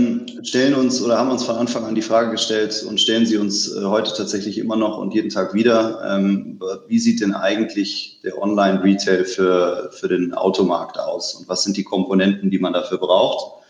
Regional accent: Stuttgart, Baden-Württemberg, Germany; ich bin geborener Stuttgarter, bin also irgendwo zwischen Porsche und Mercedes aufgewachsen

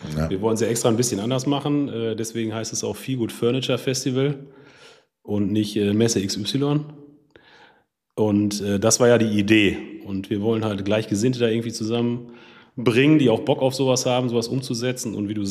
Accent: North Rhine-Westphalia, Germany; Ich bin aus Westfalen.

